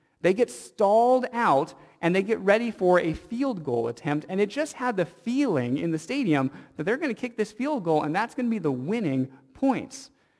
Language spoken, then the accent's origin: English; Seattle, Washington, United States; I grew up in Seattle, and so from a young child, I was rooting on for the Seahawks.